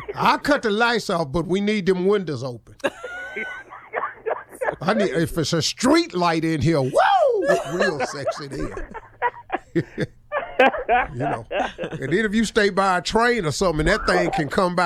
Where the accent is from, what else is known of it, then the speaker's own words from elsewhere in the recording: Cleveland, Ohio, United States; I'm from Cleveland, Ohio.